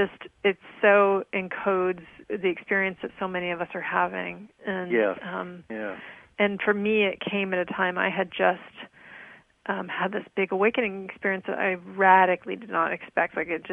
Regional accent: Rhode Island, United States; Well, I grew up in Rhode Island and was pretty intuitive from an early age.

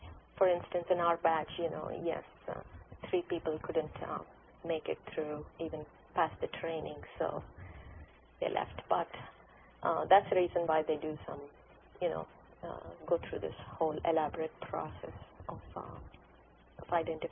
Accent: India; English is a second language; I was born and brought up in India.

